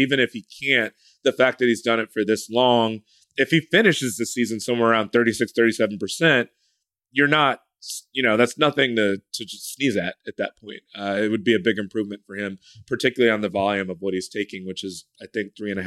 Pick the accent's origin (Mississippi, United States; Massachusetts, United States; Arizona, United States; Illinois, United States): Illinois, United States; Chicago; I grew up in Chicago.